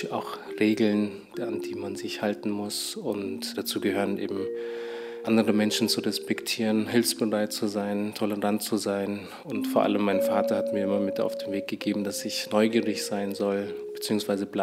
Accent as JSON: {"language": "German", "town": "Oberammergau", "region": "Bavaria", "country": "Germany", "tie": "born or raised there", "also_born_or_lived": "Garmisch-Partenkirchen", "said": "Aufgewachsen bin ich in Oberammergau, habe da gelebt, bis ich 11 war, und dann sind wir nach Garmisch gezogen, Garmisch-Partenkirchen."}